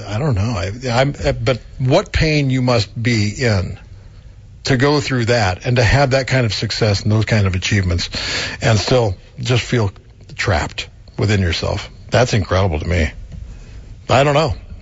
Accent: Centerville, Iowa, United States; he went to Graceland College, about 30-40 miles away from my hometown, Centerville, Iowa.

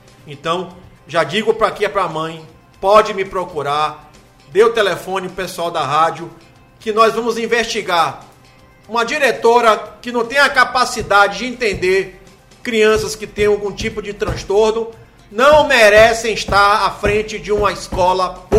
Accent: Ilhéus, Bahia, Brazil; Nasci e me criei em Ilhéus

